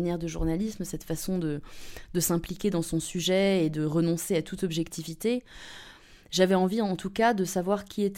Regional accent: Île-de-France, France; moved away as an adult; now in Berlin, Germany; J'ai 30 ans, j'ai grandi dans les environs de Paris, entre les Hauts-de-Seine et la Seine-et-Marne.

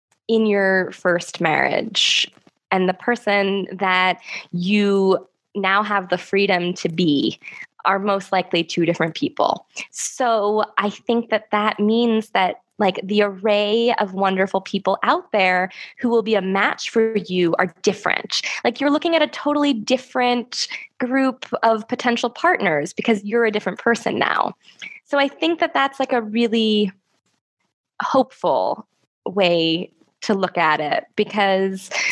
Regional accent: United States; But I have to say, because I'm American, jewelry only has one L and … has no H.

